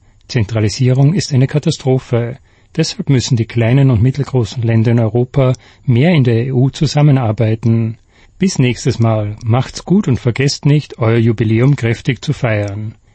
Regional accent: Nakskov, Zealand, Denmark; Es geht um meine Heimatstadt Nakskov, wo wir 33 Jahre gelebt und gearbeitet haben. Nakskov mit seinen 12.000 Einwohnern ist von einer großen Zuckerfabrik für die Arbeitsplätze sehr abhängig.

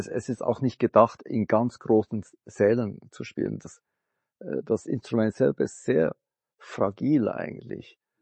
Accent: Switzerland; also born or lived in Germany; meine Eltern sind aus Tainan, ich bin ja taiwanische Wurzeln, bin aber in der Schweiz geboren und in Mitteleuropa, so Schweiz, Deutschland sozialisiert.

